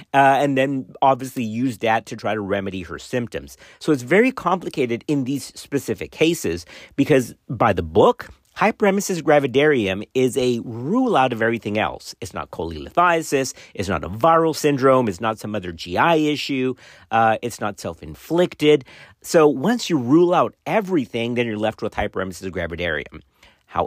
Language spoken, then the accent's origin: English; Texas, United States; it does have roots right here from my home state of Texas